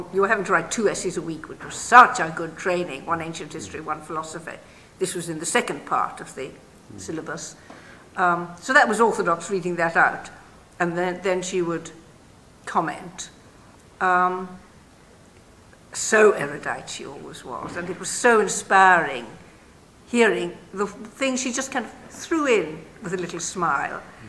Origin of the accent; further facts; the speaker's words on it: Northern Ireland, United Kingdom; I came from Northern Ireland.